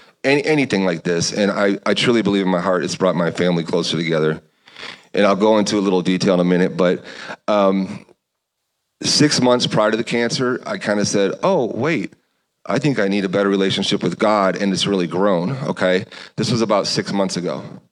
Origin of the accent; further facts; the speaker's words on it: Chicago, Illinois, United States; On our first date, we met halfway in Indiana, Elkhart, Indiana, because she's from here and I'm from Chicago.